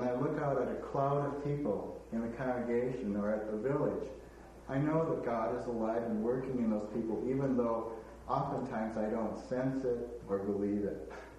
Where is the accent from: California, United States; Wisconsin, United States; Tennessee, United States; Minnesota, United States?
Wisconsin, United States; I come from the Midwest, Wisconsin.